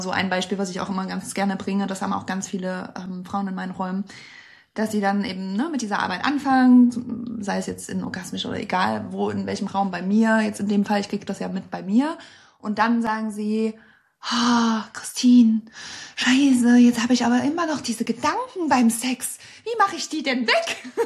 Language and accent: German; Germany; Ich komme ursprünglich aus der DDR, aus der ehemaligen, ne?